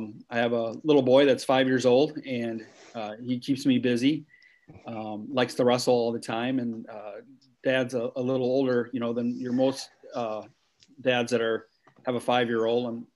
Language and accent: English; Dyke, Iowa, United States; Yeah, well, you know, I was born the fifth out of seven kids in Dyke, Iowa. Grew up on a farm, and there was all nine of us in one house at the same time at one point.